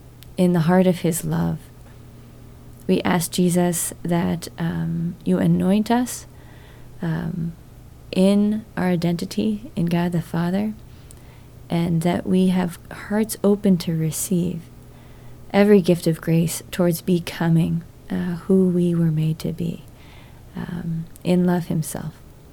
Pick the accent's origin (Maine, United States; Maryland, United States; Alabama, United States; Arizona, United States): Maine, United States; Well, I grew up in Maine, and I imagine you also knew the loon.